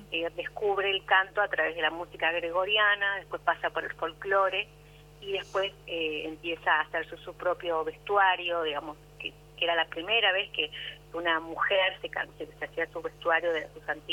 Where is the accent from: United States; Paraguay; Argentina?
Argentina; Patagonia; inclusive siendo patagónica